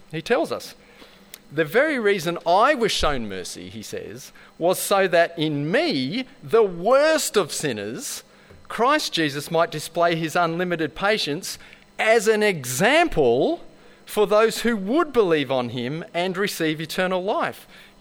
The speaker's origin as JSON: {"language": "English", "town": "Adelaide", "region": "South Australia", "country": "Australia", "tie": "born or raised there", "said": "I grew up in Adelaide. My parents were Catholic, sent me to Catholic primary school, Catholic high school."}